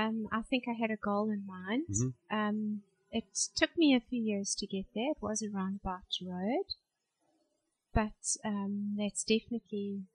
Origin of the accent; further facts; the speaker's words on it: Pretoria, Gauteng, South Africa; I was born in Pretoria. … from Pretoria.